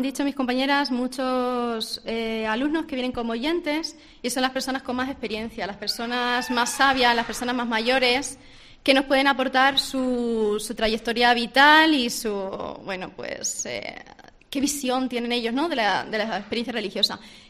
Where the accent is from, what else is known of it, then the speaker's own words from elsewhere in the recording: Plasencia, Extremadura, Spain; Y sí, también procedo de Plasencia.